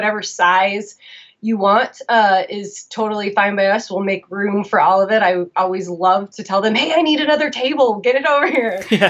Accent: Seattle, Washington, United States; now in Portland, United States; was in the midst of planning the toy photography meetup in Seattle at the time, which is actually my hometown. I moved to Portland from Seattle like 12 years ago now.

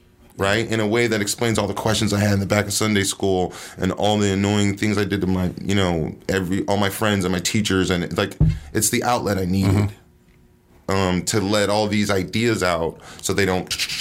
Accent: Stockton, California, United States; I'm a Marine. I went to, I grew up in Stockton.

